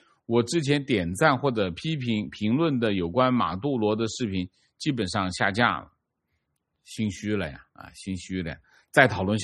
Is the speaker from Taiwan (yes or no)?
yes; Taiwan; 请习近平尊重我们台湾人民自己的选择。